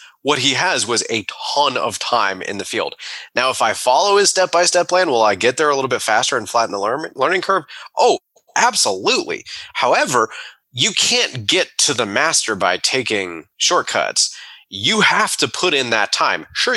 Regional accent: Atlanta, Georgia, United States; moved away as an adult; now in Charlotte, United States; being hours, 4+ hours away from friends and family in my hometown, it was in Atlanta, Georgia, which is about 4 hours away from Charlotte.

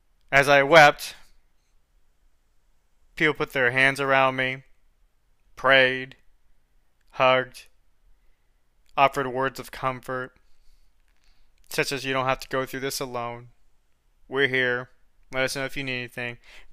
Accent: Florida, United States; now in San Antonio, United States; given that I may be leaving and moving back to my home state of Florida soon. But if I end up here in Texas, in particular San Antonio area

